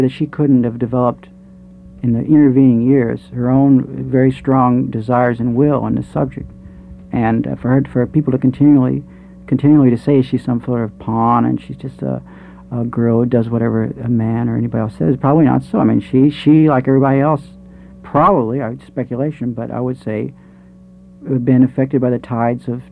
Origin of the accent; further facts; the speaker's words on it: Missouri, United States; now in New York, United States; I was a boy from Missouri. I came to New York like a religious adept, like somebody who would now join Hare Krishna